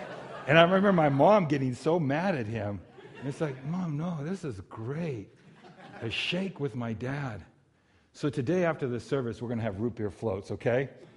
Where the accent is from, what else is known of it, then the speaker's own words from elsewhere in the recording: Pico Rivera, California, United States; I grew up in Southeast LA County, Pico Rivera, and my dad was a Los Angeles policeman.